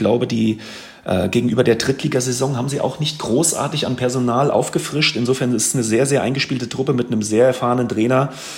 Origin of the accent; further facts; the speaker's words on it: Giessen, Hesse, Germany; born there; Ich bin in Gießen geboren.